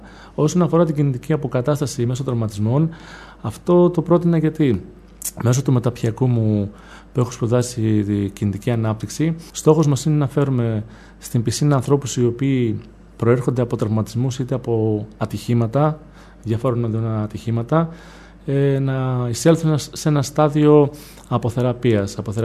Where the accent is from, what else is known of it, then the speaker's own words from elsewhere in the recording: Grevena, Western Macedonia, Greece; η καταγωγή μου είναι από τα Γρεβενά, αν και λείπω πάρα πολύ καιρό από την πόλη των Γρεβενών λόγω επαγγελματικής ενασχόλησης μου